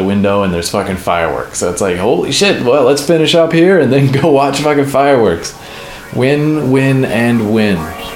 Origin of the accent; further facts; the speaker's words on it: United States; But it was nice that there happened to be fireworks on Independence Day, because I'm from America.